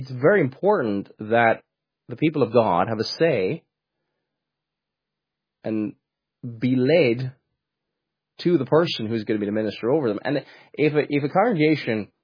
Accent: Cork, Munster, Ireland; I'm originally from Cork, and I don't have a typical Cork accent. I have a very, very strange accent.

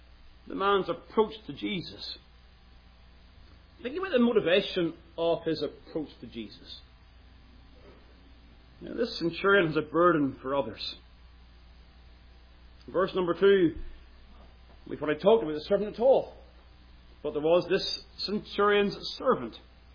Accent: Ballymena, Northern Ireland, United Kingdom; I remember there was a shop, a store in my hometown of Ballymena.

